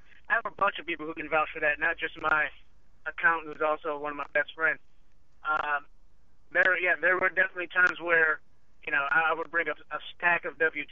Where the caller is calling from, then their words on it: Chicago, Illinois, United States; Chicago, Illinois.